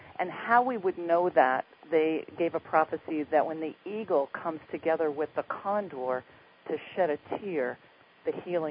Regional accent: New York, United States; And being of Seneca descent, I spent a lot of time growing up in New York in Iroquois country

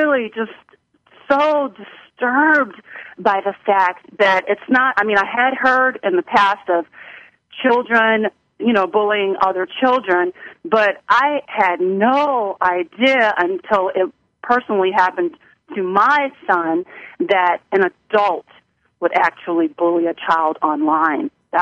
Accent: the South, United States; I'm from the South, so I know all about boiling crabs.

